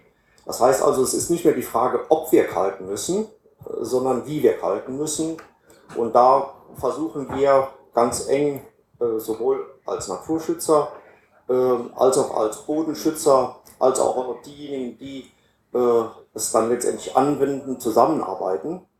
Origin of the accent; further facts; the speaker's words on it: Saarland, Germany; Ich komme jetzt aus dem Saarland.